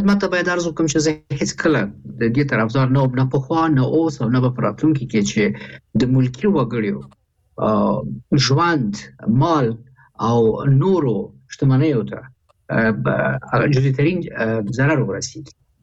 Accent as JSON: {"language": "Pashto", "region": "Kabul", "country": "Afghanistan", "said": "زه دغه درې ولایاتو چې نومونه اخلم دغې نه یم، زه د کابل یم"}